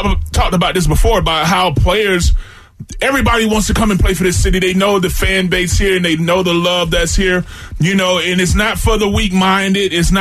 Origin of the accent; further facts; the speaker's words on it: Florida, United States; I'm not from here. I'm from Florida.